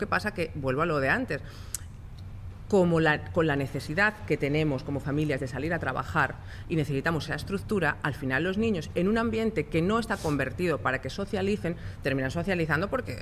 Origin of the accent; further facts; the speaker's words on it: Spain; En España no existe, yo soy española, en España no existe homeschool.